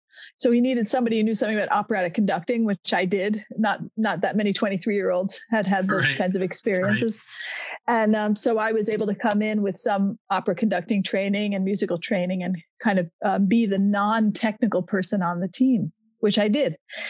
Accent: New York, United States; I grew up in the New York City suburbs. So I was lucky to have access to professional musicians in my hometown.

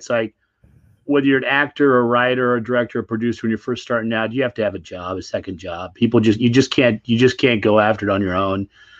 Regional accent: Fairfield, Nebraska, United States; moved away as an adult; now in Los Angeles, United States; So I grew up in Nebraska. I grew up in a small town called Fairfield, Nebraska. And, you know, I came out here in 95, like a lot of people. I just packed up, got in the car and came to Hollywood after my dreams.

